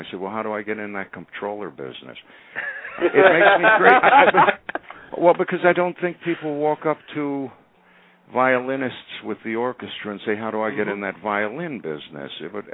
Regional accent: Philadelphia, Pennsylvania, United States; When I was a kid in Philly, well, I grew up in Philly.

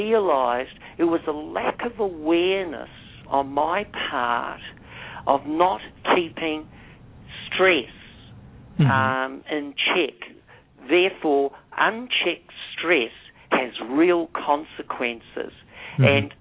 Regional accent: Auckland, New Zealand; born there; Well, I was born in Auckland, New Zealand

